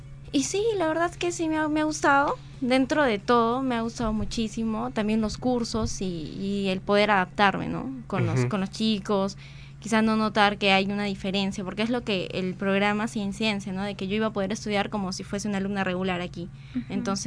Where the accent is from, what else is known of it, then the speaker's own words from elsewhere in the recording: Arequipa, Peru; now in Lima, Peru; En el caso mío, yo soy de Arequipa, entonces de Arequipa a Lima hay una gran diferencia.